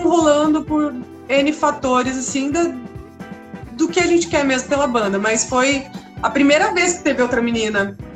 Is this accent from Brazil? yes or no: yes; Santo André, São Paulo, Brazil; now in São Caetano do Sul, Brazil; Eu sou de Santo André, hoje eu moro em São Caetano, que tá aqui no mesmo miolo, né?